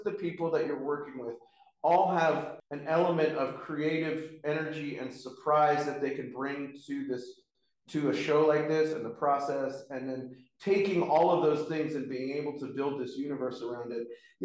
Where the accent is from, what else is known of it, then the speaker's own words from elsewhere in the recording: New Orleans, Louisiana, United States; I grew up in New Orleans, and so I lived around the corner from this famous the street tap dancer named Porkchop.